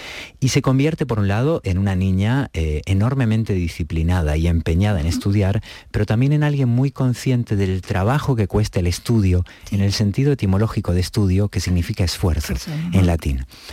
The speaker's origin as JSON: {"language": "Spanish", "region": "Buenos Aires", "country": "Argentina", "tie": "born or raised there", "said": "Buenos Aires, que casualmente es mi ciudad natal."}